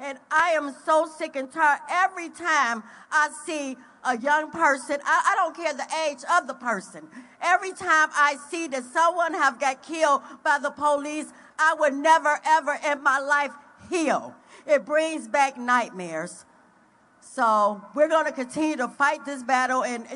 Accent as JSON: {"language": "English", "town": "Cleveland", "region": "Ohio", "country": "United States", "said": "Okay, I am … from Cleveland, Ohio."}